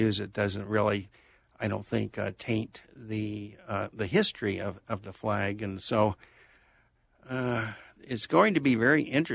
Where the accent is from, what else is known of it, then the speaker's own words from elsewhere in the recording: the South, United States; also born or lived in Georgia / Tennessee / North Carolina; So until I was 15 years old, I'm a native of the South.